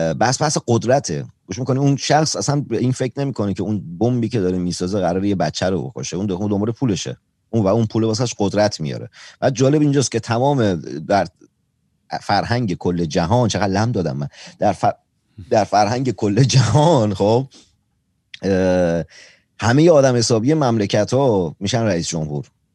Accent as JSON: {"language": "Persian", "town": "Abadan", "region": "Khuzestan", "country": "Iran", "tie": "born or raised there", "said": "خودم خب جنوبی هستم و دوران بچگیم بدترین دوران زندگی من تو دوران بچگیم، خب سه بار چهار بار بیشتر پدرمو ندیدم دیگه، داخل آبادان بود، ما جنگ زده بودیم، و اما زمانی که برگشتیم آبادان"}